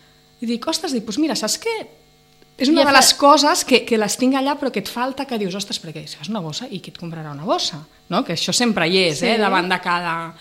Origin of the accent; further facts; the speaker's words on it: Barcelona, Catalonia, Spain; now in Sitges, Spain; perquè Sitges per mi és viure a Sitges, jo que sóc de Barcelona, és una meravella